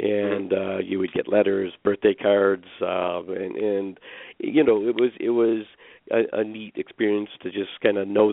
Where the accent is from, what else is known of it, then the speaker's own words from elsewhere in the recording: Michigan, United States; I actually was born and raised in Michigan, and other than my rotations, did not leave southeastern Michigan.